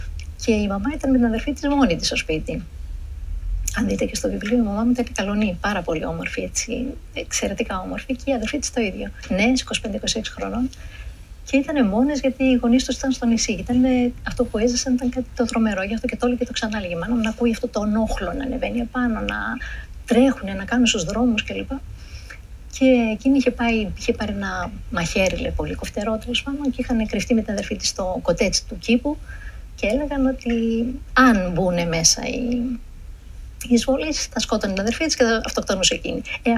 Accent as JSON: {"language": "Greek", "region": "Istanbul", "country": "Turkey", "tie": "born or raised there", "moved": "yes", "said": "Όταν έγραψα το βιβλίο μου, έτσι ξεκίνησα. Άρχισα να εκτιμώ την πόλη όταν έφυγα από εκεί"}